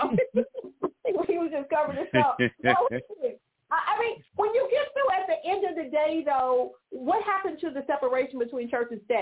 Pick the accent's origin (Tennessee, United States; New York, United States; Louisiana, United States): Tennessee, United States; Memphis; But y'all, I was raised in Memphis, where it's the home of the Church of God in Christ.